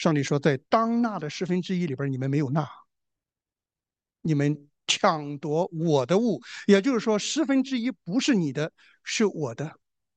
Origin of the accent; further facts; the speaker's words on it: China; 烧香很容易，我们中国人拜偶像都是口头上说的